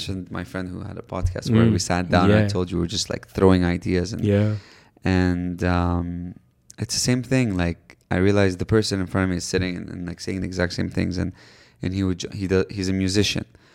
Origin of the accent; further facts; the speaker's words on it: Canada; So I grew up in Canada for some of my life